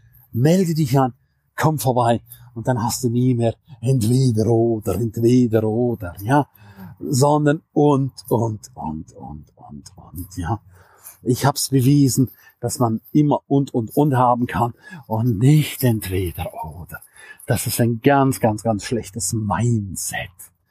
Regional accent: St. Moritz, Graubünden, Switzerland; In meiner Heimat St. Moritz. Weißt du, wie schön das da ist?

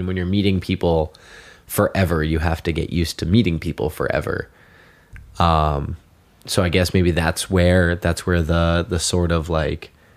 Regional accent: Maine, United States; school, all of high school in Maine. The really memorable friends are in Maine. So I would say Maine. I'm from Maine.

